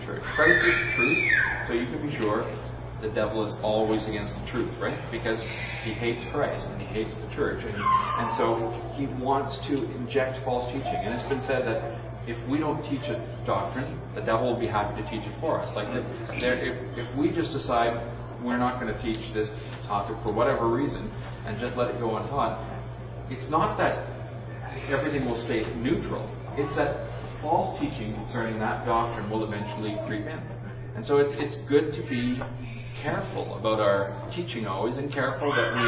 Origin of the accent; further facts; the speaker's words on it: Canada; Now, I'm a Canadian, so I don't understand all the ins and outs of being an American